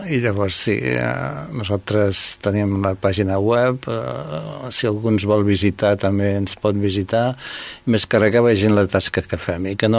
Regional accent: Sabadell, Catalonia, Spain; som de Sabadell.

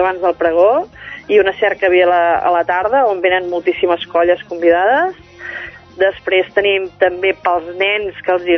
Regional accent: Sabadell, Catalonia, Spain; que som de Sabadell

